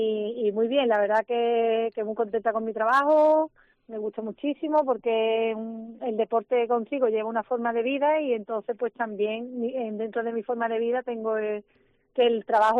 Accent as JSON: {"language": "Spanish", "town": "Jerez de la Frontera", "region": "Andalusia", "country": "Spain", "said": "los que somos de Jerez pues lo sabemos muy bien"}